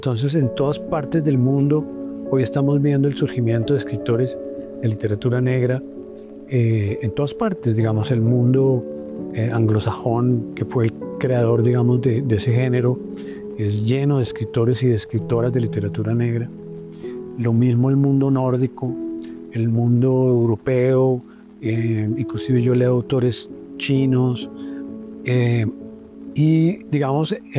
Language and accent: Spanish; Bogotá, Colombia; yo soy bogotano, entonces yo quería una novela que hablara de Bogotá contemporánea